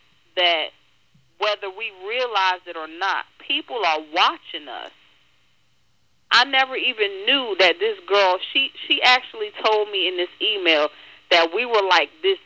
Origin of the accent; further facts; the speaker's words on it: New York City, New York, United States; now in Snow Hill, United States; We're originally from the Bronx, New York.